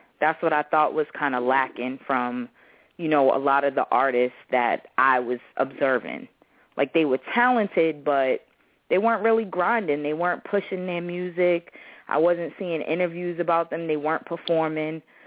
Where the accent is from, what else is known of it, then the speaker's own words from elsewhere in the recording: Boston, Massachusetts, United States; now in Baltimore, United States; When I went to Morgan, that's actually how I came to Baltimore, because I'm originally from Boston.